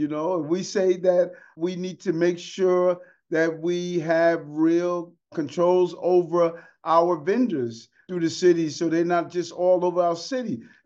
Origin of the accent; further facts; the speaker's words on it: Queens, New York, United States; I was at my old high school, Bayside High School, where I grew up in Queens.